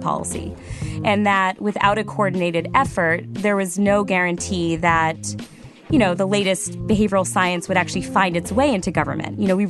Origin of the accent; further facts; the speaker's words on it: Cheshire, Connecticut, United States; I grew up in Cheshire, Connecticut.